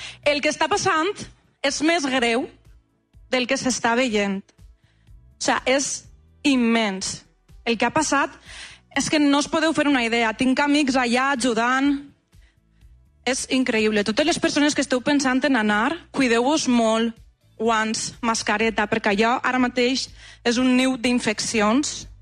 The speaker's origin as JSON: {"language": "Catalan", "region": "Valencian Community", "country": "Spain", "said": "Bueno, jo soc valenciana"}